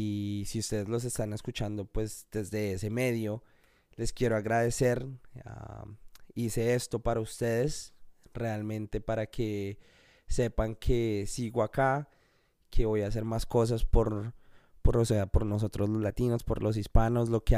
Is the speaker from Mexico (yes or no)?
no; Colombia; Entonces yo dije, no, yo soy colombiano. Quiero ser